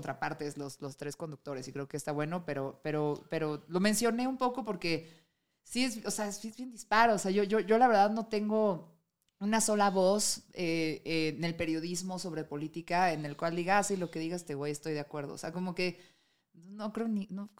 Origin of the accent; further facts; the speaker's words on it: Mexico; Nos une como mexicanos